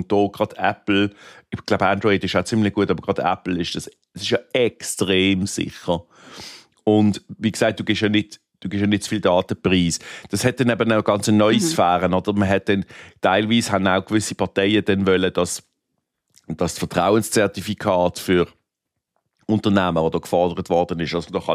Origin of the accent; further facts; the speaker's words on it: Switzerland; Das ist ja bei uns in der Schweiz auch so, oder?